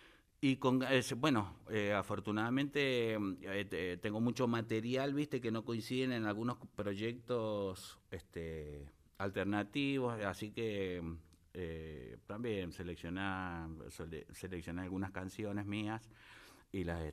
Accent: Mendoza, Argentina; born or raised there; also born or lived in Ecuador / Valentín Alsina

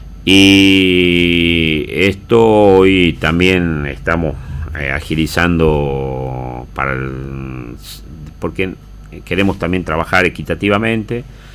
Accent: Aguilares, Tucumán, Argentina; yo amo mi tierra, soy un tucumano, soy un hombre de Aguilares, he nacido en un pueblo del interior.

